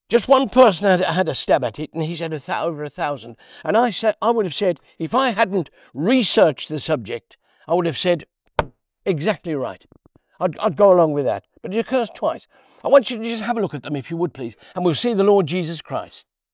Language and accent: English; Worcester, West Midlands, United Kingdom; I'm from Worcester, England.